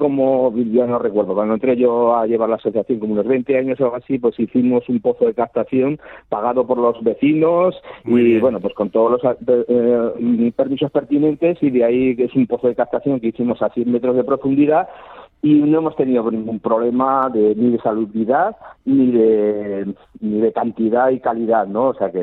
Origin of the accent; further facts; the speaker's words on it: Sarnago, Castile and León, Spain; Hombre, pues es un pueblo muy bonito, ¿qué voy a decir de mi pueblo, no?